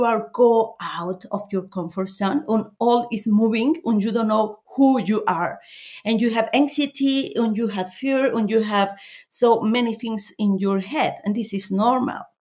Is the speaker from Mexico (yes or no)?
yes; Mexico; English is a second language; We come from Mexico. So in Mexico, we have this flexible and short-term planification.